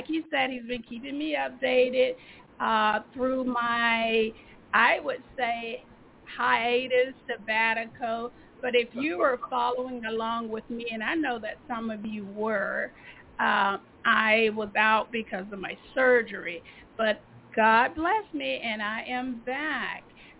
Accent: Montgomery, Alabama, United States; I just was not raised growing up in Montgomery, Alabama, in the South, to wear pants to church.

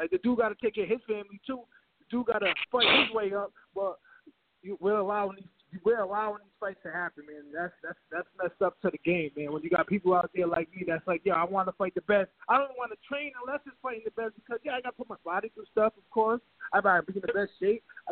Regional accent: United States; But it's like, yo, we are American people. We're people that went to the and represented the United States of America in the Olympics, like I have done.

